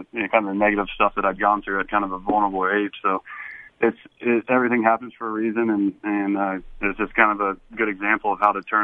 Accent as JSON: {"language": "English", "town": "Blacksburg", "region": "Virginia", "country": "United States", "tie": "born or raised there", "said": "going to a large city compared to what I grew up in Blacksburg, I think it made me grow up, you know, being away from family."}